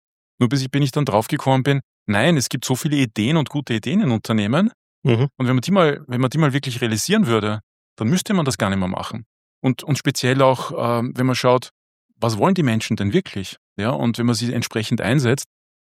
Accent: Austria

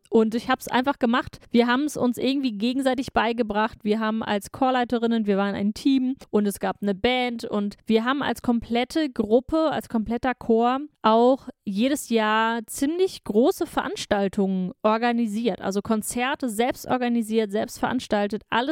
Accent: Hanover, Lower Saxony, Germany; Also, ich bin aus Hannover. Hier bin ich aufgewachsen und zur Schule gegangen

